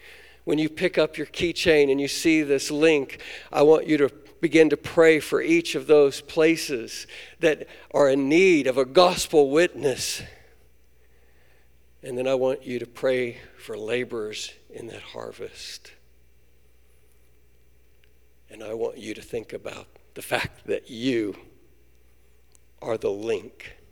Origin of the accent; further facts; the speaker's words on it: Kansas, United States; I grew up in Northwest Kansas, and when harvest time came, it was exciting, but it was also stressful.